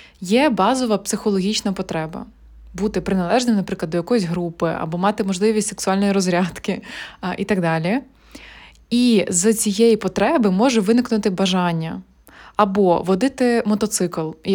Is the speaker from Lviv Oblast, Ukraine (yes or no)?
no; Chernihiv, Chernihiv Oblast, Ukraine; так як я росла в Чернігові, тобто я росла в обласному центрі, у мене з дитинства не було потреби вміти водити